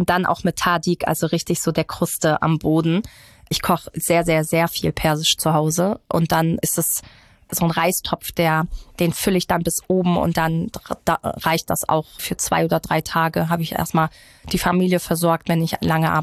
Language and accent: German; Iran; Das kann ich ja als Iranerin ganz gut.